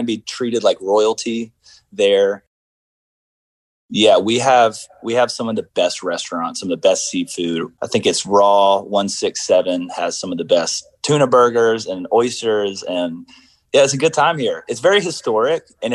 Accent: Myrtle Beach, South Carolina, United States; also born or lived in Dallas / Charleston; But we were there for a short stint, and then we moved to Myrtle Beach. And I grew up there till about 15, Dirty Myrtle. And then we moved to Charleston.

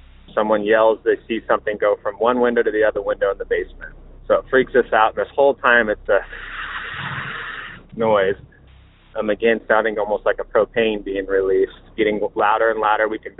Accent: Salina, Kansas, United States; I'm from Salina, Kansas.

